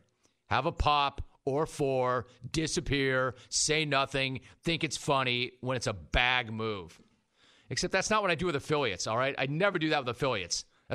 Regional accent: Los Angeles, California, United States; I'm from Los Angeles. I'm a Los Angeles native.

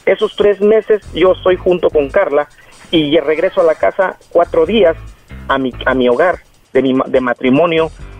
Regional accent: Mexico; Yo soy mexicano de Gusto, Colorado.

